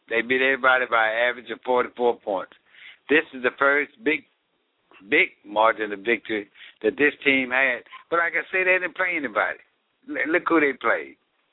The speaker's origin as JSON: {"language": "English", "country": "United States", "said": "Oh, no, listen, I'm American"}